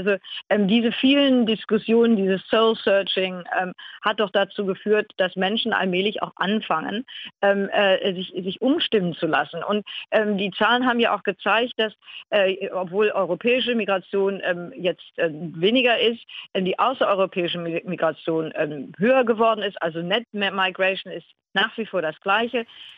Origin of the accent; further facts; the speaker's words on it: Germany; also born or lived in United Kingdom; lange Zeit habe ich als Deutsche, auch mit einem deutschen Pass in England, in Großbritannien gelebt